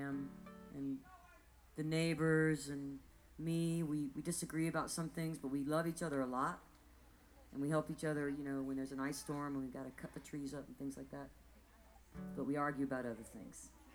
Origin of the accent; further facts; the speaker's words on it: Georgia, United States; We're from Georgia.